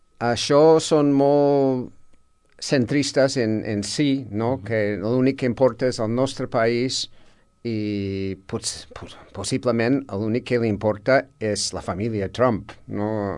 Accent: California, United States; born or raised there; Catalan is a second language; moved away; also born or lived in Utah

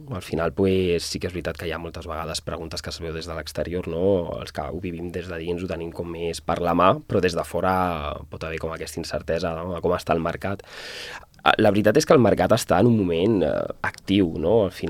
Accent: Sabadell, Catalonia, Spain; Sí, jo soc de Sabadell, de tota la vida. Castellà, al final, pues, és part innata de Sabadell.

